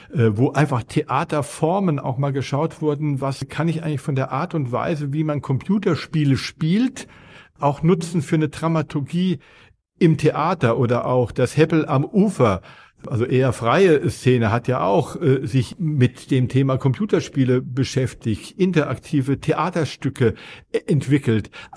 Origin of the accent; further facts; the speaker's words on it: Berlin, Germany; was ist eigentlich in meiner Heimatstadt Berlin